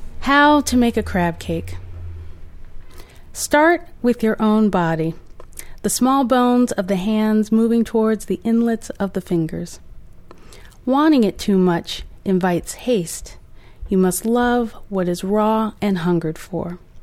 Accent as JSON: {"language": "English", "region": "Virginia", "country": "United States", "said": "But, you know, I'm from Virginia, so I love food and I love writing about food, and it really does remind me of home."}